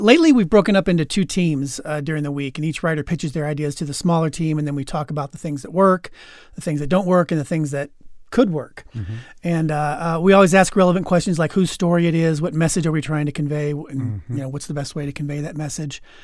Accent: Ridgeland, Mississippi, United States; born there; I was born in Ridgeland, Mississippi.

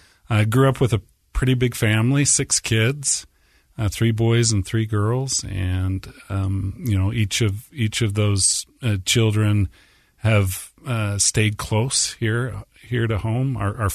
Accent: Orem, Utah, United States; So I grew up in Orem, right on the edge of one of Orem's cherry orchards.

